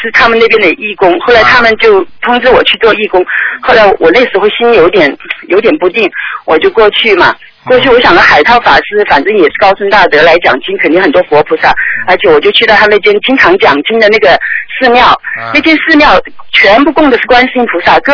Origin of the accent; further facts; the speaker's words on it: Singapore; 我会跟新加坡的，我是新加坡的